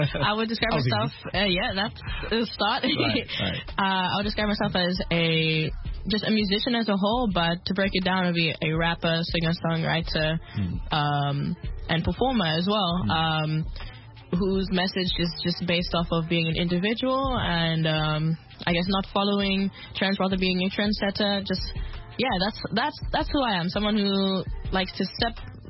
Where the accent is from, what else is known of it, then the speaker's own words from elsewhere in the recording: South Africa; also born or lived in Ireland; I was born in Ireland, but I grew up in South Africa.